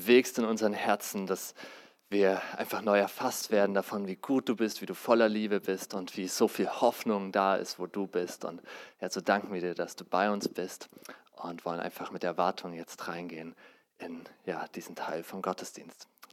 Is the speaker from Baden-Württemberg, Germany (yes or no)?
no; Zwickau, Saxony, Germany; Wir sind aus Zwickau.